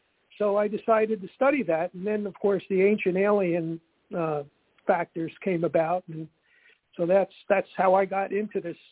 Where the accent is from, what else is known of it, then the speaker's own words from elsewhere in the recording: New Jersey, United States; born there; I was born in North Jersey. I live now in Central Jersey, actually at the Jersey Shore, and I've been living here for 40 years.